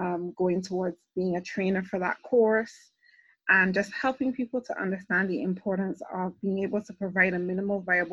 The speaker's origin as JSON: {"language": "English", "town": "Manchester", "region": "North West England", "country": "United Kingdom", "said": "So I am originally from Manchester in UK."}